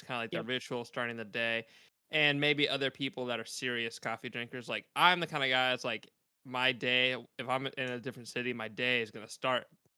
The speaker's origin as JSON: {"language": "English", "region": "Texas", "country": "United States", "said": "I'm from Texas."}